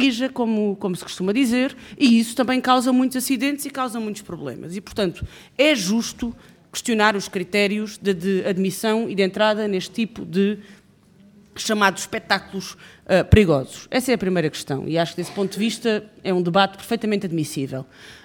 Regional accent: Alentejo, Portugal; Eu sou alentejana, sou eleita por Setúbal.

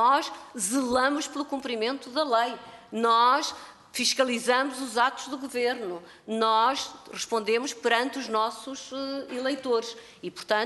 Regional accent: Norte, Portugal; como boa transmontana e frontal que sou

